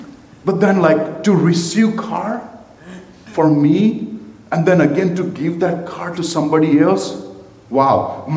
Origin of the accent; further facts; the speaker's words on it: India; a little bit in my childhood, I come from India, and to have a car is the greatest luxury you could ever have in your life.